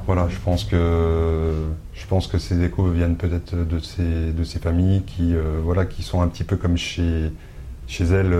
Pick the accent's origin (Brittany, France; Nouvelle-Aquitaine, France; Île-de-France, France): Brittany, France; je suis pas natif de la région, je suis natif de la région de Bretagne